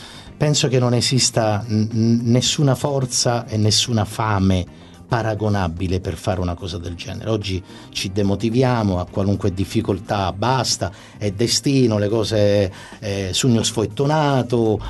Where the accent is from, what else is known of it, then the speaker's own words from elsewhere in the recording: Palermo, Sicily, Italy; io palermitano